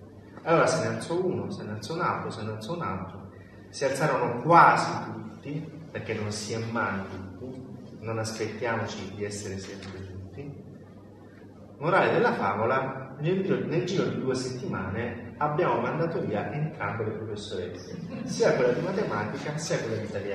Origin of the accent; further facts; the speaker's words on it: Foggia, Apulia, Italy; vengo da Foggia, tra l'altro, dove si terrà il prossimo 21 marzo di Libera. Foggia è una città molto difficile, complessa. Io venivo da una periferia di questa città.